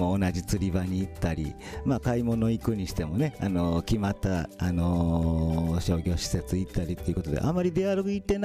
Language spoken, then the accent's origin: Japanese; Maizuru, Kyoto, Japan; 生まれも育ちも、あの育ちもというかね、17ぐらいまで舞鶴で育ちました。